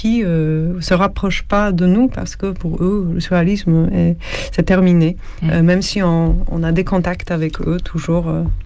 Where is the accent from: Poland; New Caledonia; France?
Poland; French is a second language; now in Canada; je ne suis pas française, comme peut-être on peut entendre par mon accent. Donc je viens à l'origine de Pologne et par le Canada, parce que j'enseigne en anglais au Canada depuis une dizaine d'années. J'ai vécu au Canada anglophone depuis